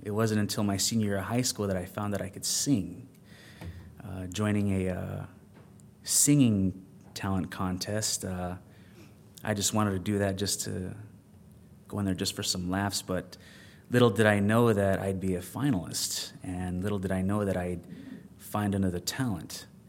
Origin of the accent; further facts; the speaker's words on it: Deming, New Mexico, United States; being born and raised in Deming, New Mexico, which is a town that's about 36 miles away from the Mexican border. Grew up in a good situation, had a good upbringing.